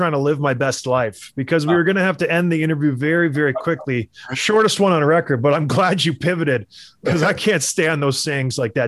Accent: Edmonton, Alberta, Canada; born there; I was born in Edmonton. We bounced around because of my dad's job. We went from the west to the east and kind of settled down. We lived in my grandma's house for a while

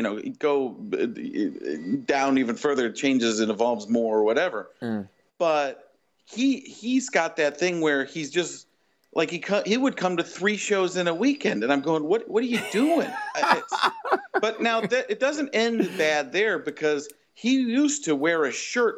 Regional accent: Milwaukee, Wisconsin, United States; also born or lived in Chicago; In Wisconsin. I was born in Chicago, but grew up in Milwaukee.

